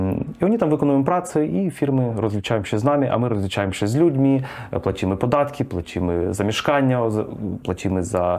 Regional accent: Kherson, Kherson Oblast, Ukraine; Polish is a second language; moved away as an adult; also born or lived in Germany; now in Poland; pochodzę z południa Ukrainy, z Chersonia. Kiedy miałem 22 lata, pojechałem do Niemiec studiować

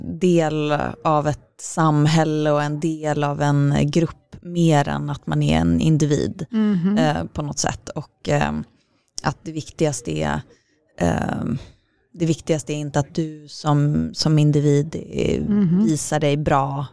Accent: Stockholm, Stockholm County, Sweden; de är uppväxta tillsammans i Göteborg och jag är uppväxt i Stockholm.

